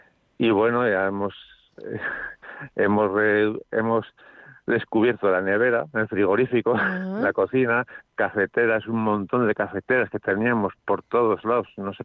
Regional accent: Lécera, Aragon, Spain; El huerto en mi pueblo, en Lecera, no es de pueblo de huertos, pero es de viña, de almendros, de olivo, de secano.

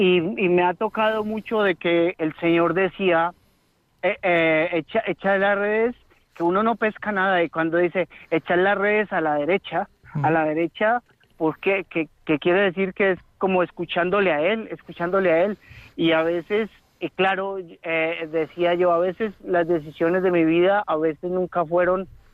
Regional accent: Colombia; yo soy de Colombia y viví mi cursillo del 1 al 4 de junio de 1995.

